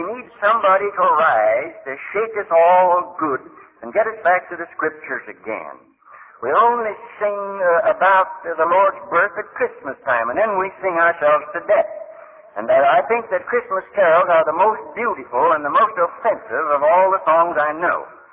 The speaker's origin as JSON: {"language": "English", "country": "United States", "lives_now": "Canada", "said": "because I'm living in Canada and I'm American"}